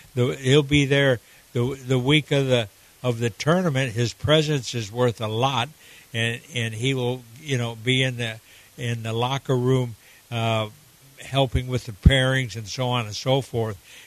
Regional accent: Argentina; I grew up in Argentina, and we didn't have a driving range down there.

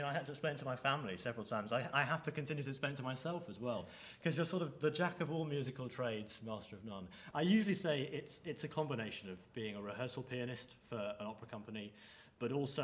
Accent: South West England, United Kingdom; now in Scotland, United Kingdom; I'm the Scottish Opera Emerging Artist Repetiteur, 22 years old, and I come from Devon. So I've just moved to Scotland from the south.

